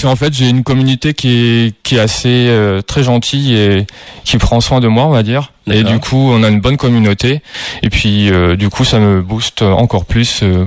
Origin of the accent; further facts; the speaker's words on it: Limoges, Nouvelle-Aquitaine, France; born there; Je suis né à Limoges